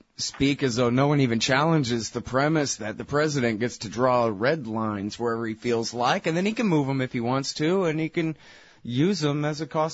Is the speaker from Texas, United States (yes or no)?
yes; Texas, United States; I'm from Texas, and so it's America, but...